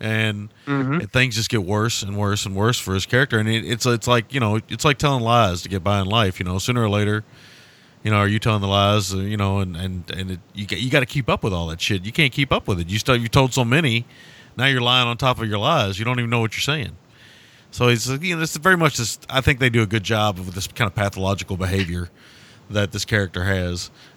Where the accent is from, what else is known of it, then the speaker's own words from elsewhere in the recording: the South, United States; Really grating for me as a Southerner, but, you know.